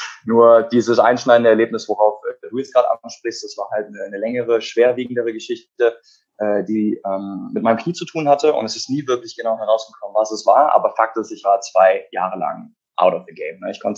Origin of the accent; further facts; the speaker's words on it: Cologne, North Rhine-Westphalia, Germany; Hallo Leute. Ich bin zum Zeitpunkt dieser Aufnahme 26 Jahre alt. Ich komme aus Köln